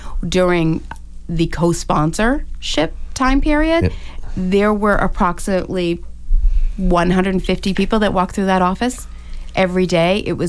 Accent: Hanover, United States; Well, you know I grew up in Hanover, too.

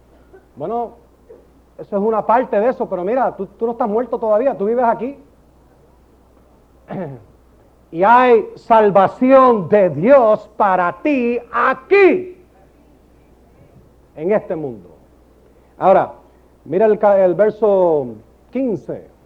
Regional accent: San Juan, Puerto Rico; also born or lived in Ponce / New York; Pero sí, yo soy puertorriqueño, nacido en Ponce, criado en San Juan. Y entonces pues viví unos años en New York.

